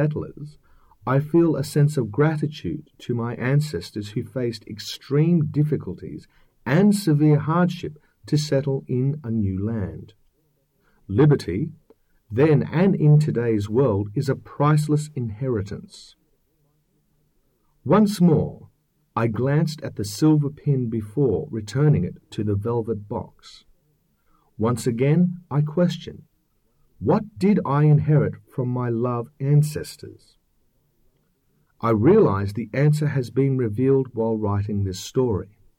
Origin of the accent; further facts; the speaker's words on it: Canada; I'm a Canadian.